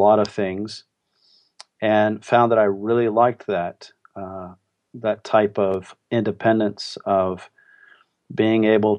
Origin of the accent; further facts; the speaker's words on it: Midwest, United States; I moved from the Midwest where I grew up to the New England area, which I have been at now for nearly 20 years.